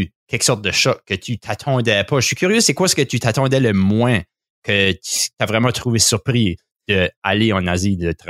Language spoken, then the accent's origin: French; Bouctouche, New Brunswick, Canada; je me rappelle quand j'arrivais à l'université avec mon accent de l'école de Bouctouche que j'avais été à, mais le monde ne me comprenait pas beaucoup. Comme ils m'auraient pointé comme quelqu'un qui avait un accent très fort de la région que je venais de.